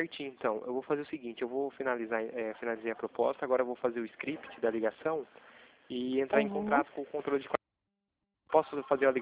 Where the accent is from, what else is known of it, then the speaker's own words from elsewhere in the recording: Itatiba, São Paulo, Brazil; porque eu sou daqui de Itatiba, né? Interior de São Paulo.